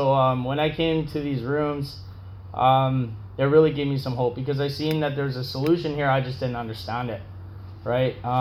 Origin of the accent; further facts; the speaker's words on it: Calgary, Alberta, Canada; You know, I came from Calgary